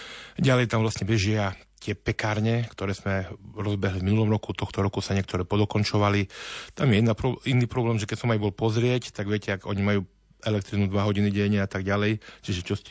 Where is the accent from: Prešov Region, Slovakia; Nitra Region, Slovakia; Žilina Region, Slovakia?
Prešov Region, Slovakia; lebo aj u nás na Spiši máme viaceré budovy, dokonca aj cirkevnej fary, bývalé cirkevné školy, ktoré sú vybývané